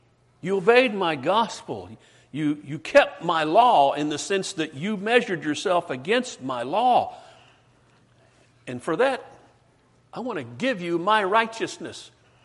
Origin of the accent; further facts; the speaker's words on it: West Virginia, United States; And you learn that really fast when you're a kid growing up in West Virginia.